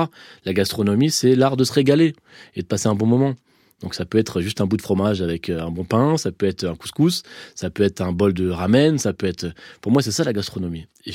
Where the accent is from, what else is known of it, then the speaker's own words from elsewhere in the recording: Fontenay, France; que j'ai grandi à Fontenay, que j'étais d'origine algérienne